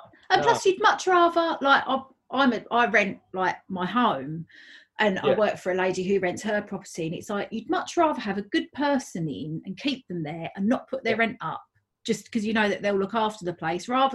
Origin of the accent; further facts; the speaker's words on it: Basildon, East of England, United Kingdom; now in South Woodford, United Kingdom; Well, I'm from Basildon.